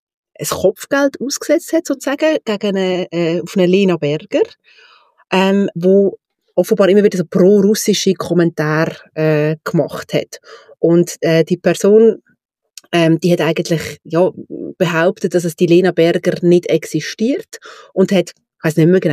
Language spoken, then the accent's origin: German; Lucerne, Switzerland; Shop in Luzern gibt, vor allem an dieser Adresse, weil das ist nämlich Luftlinie 200 Meter von dort, wo ich aufgewachsen bin.